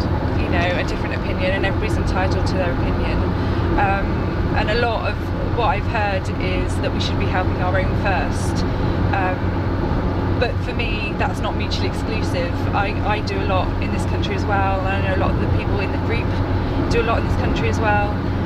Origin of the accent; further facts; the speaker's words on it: Broadtown, South West England, United Kingdom; I'm from Broadtown.